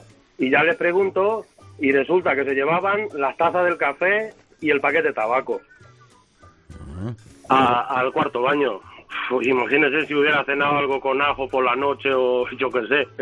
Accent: Romania; Spanish is a second language; moved away; Mire, yo soy rumano. Y cuando me vine a España vivíamos como podíamos en un piso en Alcalá de Henares

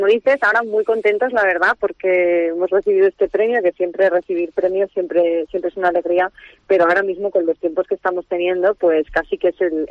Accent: Aragon, Spain; está mal que lo diga yo porque soy de aquí, de Somontano

